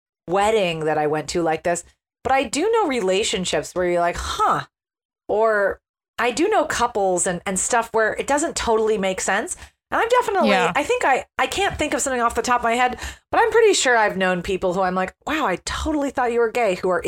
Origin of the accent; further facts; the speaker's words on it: United States; I would say as an American, I'm a little more familiar with the Zsa Zsa marriage.